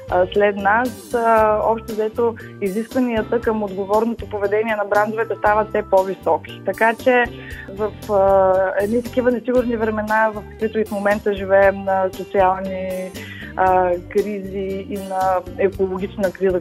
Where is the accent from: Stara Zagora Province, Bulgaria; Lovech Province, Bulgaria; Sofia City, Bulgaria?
Lovech Province, Bulgaria; Lovech; also born or lived in Troyan; родена съм в Троян и израснала в Ловеч, в интерес на истината